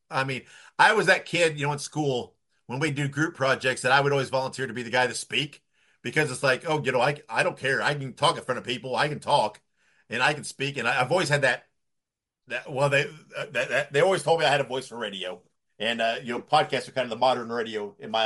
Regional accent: Indiana, United States; I was born and raised in Indiana.

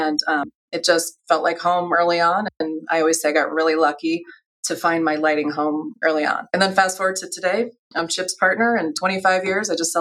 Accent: St. Louis, Missouri, United States; Well, you're sitting in an office in St. Louis. I grew up in St. Louis

